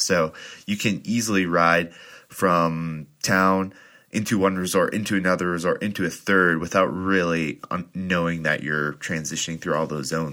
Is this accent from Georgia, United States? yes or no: no; Salida, Colorado, United States; Santa Fe sits at about 7,000 feet, which is the exact same elevation as my hometown of Salida.